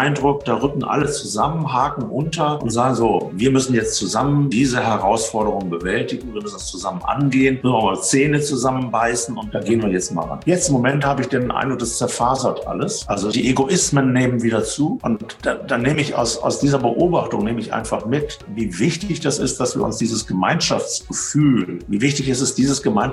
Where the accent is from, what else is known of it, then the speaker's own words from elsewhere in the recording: Hilden, North Rhine-Westphalia, Germany; also born or lived in Düsseldorf / Haan; Geboren in Düsseldorf und aufgewachsen in Hilden und Hahn, das sind so kleinere Städte bei Düsseldorf.